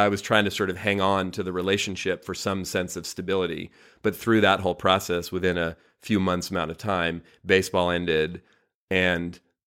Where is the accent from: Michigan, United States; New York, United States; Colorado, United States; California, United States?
California, United States; Oakland; So I was living with my mother in the house that I grew up in Oakland and driving into San Francisco for this job